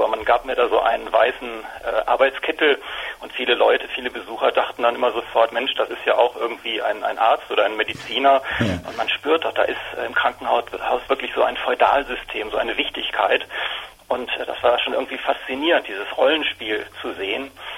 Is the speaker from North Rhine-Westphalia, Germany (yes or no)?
yes; North Rhine-Westphalia, Germany; born there; Ich bin in der Tat hier im Ruhrgebiet geboren und ich finde, das prägt so ein bisschen in Sachen Humor.